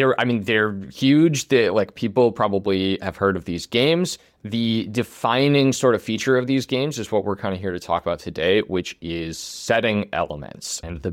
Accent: Midwest, United States; Yeah, I mean, I'm not Jewish either, but I did grow up in the Midwest, right?

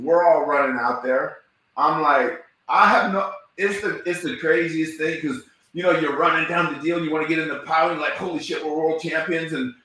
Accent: United States; now in Canada; I was a guy from the United States that became Canadian, that was played on two world championships in Toronto, and I'm forever grateful.

